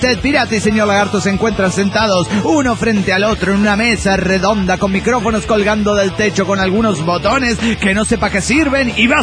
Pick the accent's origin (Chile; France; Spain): Spain; Santander, Cantabria; de Santander, España.